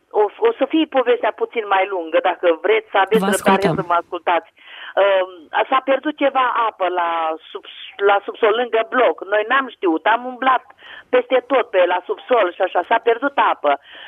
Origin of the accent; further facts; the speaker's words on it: Hunedoara, Hunedoara County, Romania; Bună seara, sunt din Hunedoara.